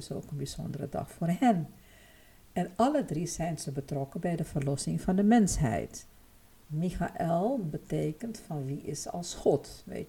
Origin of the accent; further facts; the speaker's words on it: Suriname; now in Netherlands; Maar ik weet dat in Suriname ook wel gedaan wordt, waar ik vandaan kom. India kent natuurlijk ook wel ik bedoel, mijn voorouders komen uit India.